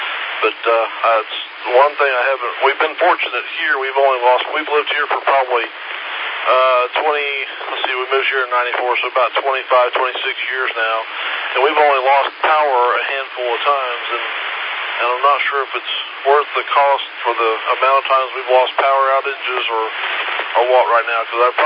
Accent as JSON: {"language": "English", "town": "Bartlesville", "region": "Oklahoma", "country": "United States", "said": "I'm from Bartlesville originally, northeastern, just north of Tulsa, where Phillips 66 was headquartered out of for years."}